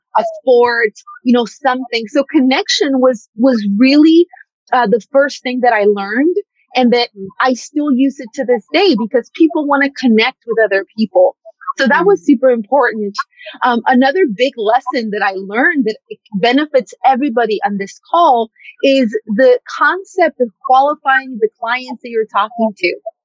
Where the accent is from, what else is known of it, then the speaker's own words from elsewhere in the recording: Mexico; first language Spanish; English is a second language; now in United States; We moved from Mexico. Spanish is my first language. English is my second language. So we moved from one country to the United States